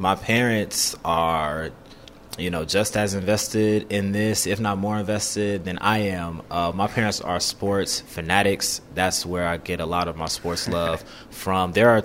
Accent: the South, United States; Growing up in the South, you know, of course we watch the SEC

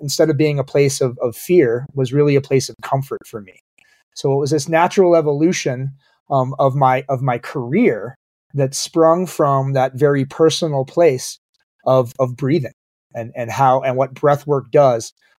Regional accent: Midwest, United States; Growing up in the Midwest, where, you know, the heat and humidity sort of is a delivery vehicle for allergens and pollutants, makes the air heavier and denser and moves those things around.

